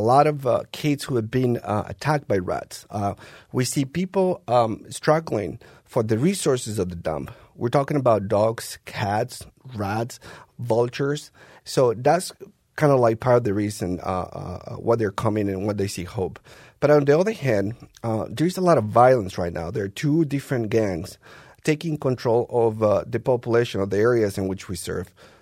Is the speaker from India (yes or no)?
no; Colombia; now in United States; In my case, I come from Colombia, and even having studied and, having jobs down there